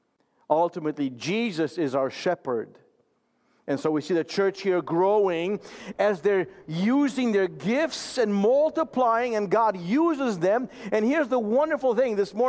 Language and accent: English; Romania; I grew up in Romania, and those that have that experience of growing up in a different country